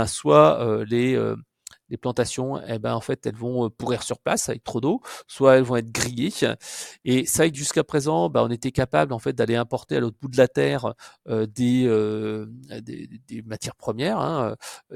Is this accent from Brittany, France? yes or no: yes; Brittany, France; Moi, par exemple, je suis originaire de Bretagne, hein, mes parents habitent en Bretagne